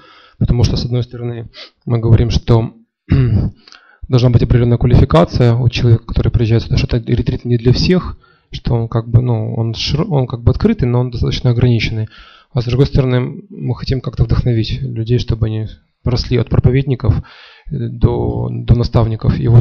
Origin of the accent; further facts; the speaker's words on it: Odesa, Odesa Oblast, Ukraine; я из Одессы.